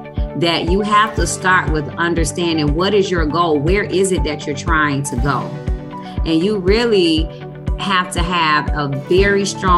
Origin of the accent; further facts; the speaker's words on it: Chicago, Illinois, United States; So I am from Chicago, Illinois, the south side of Chicago. I'm very proud of being where I'm from